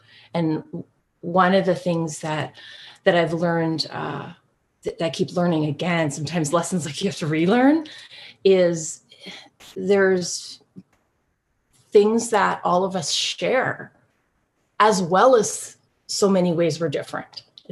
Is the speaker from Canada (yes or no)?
yes; Winnipeg, Manitoba, Canada; I grew up in Winnipeg, and I went to the University of Manitoba, and then went to Ontario